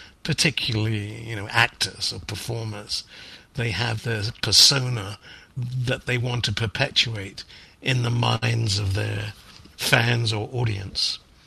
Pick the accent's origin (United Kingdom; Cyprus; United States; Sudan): United Kingdom; London; born there; accent: Cockney; I was born, you know, in as a Cockney in the East End of London.